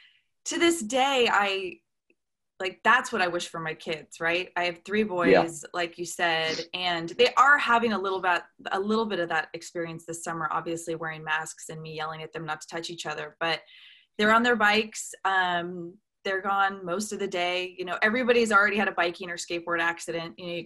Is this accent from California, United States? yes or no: yes; Newport Beach, California, United States; Yeah, I grew up in Newport Beach, California, which—